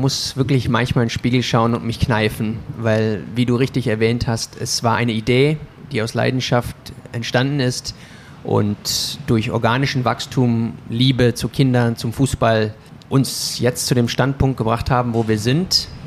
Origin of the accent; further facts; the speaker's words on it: Somerset West, Western Cape, South Africa; Und so sind wir, meine zwei Brüder und ich, in Somerset West geboren und aufgewachsen, haben aber zu Hause immer Deutsch gesprochen.